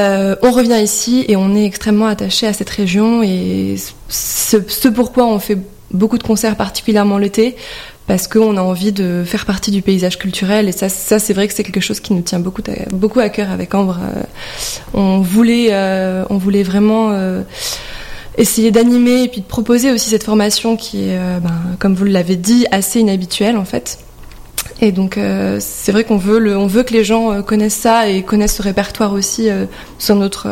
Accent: Banon, Provence-Alpes-Côte d'Azur, France; On est originaires toutes les deux de la région, en tout cas autour de Manosque. Pour moi, personnellement, je suis originaire de Bannon, mais on va dire que c'est Manosque.

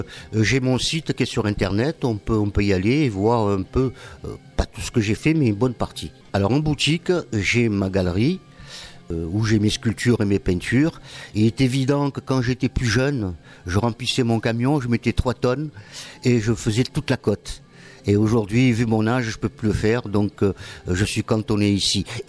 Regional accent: Marseille, Provence-Alpes-Côte d'Azur, France; now in Sisteron, France; sculpteur et peintre à Sisteron. Donc, je viens d'abord de Marseille. Ça fait une quinzaine d'années que je suis là.

